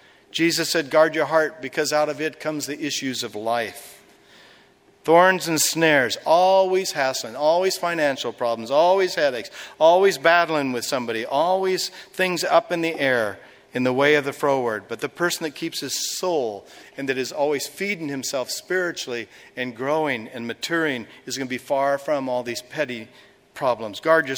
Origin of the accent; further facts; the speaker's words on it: Portland, Oregon, United States; As a boy growing up in Portland, Oregon, there were a lot of train tracks and a big old funky station downtown on the west side of Portland.